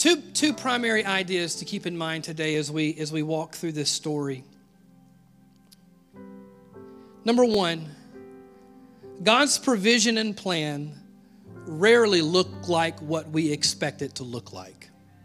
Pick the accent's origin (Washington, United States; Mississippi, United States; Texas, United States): Mississippi, United States; but I'm from Mississippi, and I like cornbread.